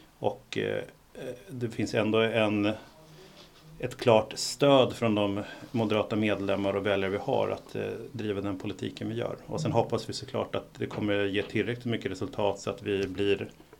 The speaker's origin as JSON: {"language": "Swedish", "country": "Sweden", "tie": "born there", "said": "Jag är född i Sverige men jag var finsk medborgare första 18 åren och har också, som många andra oss sverigefinländare, under uppväxten åkt på lov och sommarlov och liknande till hembygderna i Finland"}